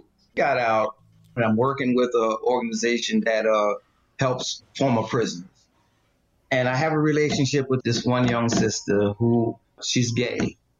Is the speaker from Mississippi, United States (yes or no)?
no; New York, United States; So I take the subway. I'm a New Yorker. So, you know, I'm in New York. I take subway everywhere.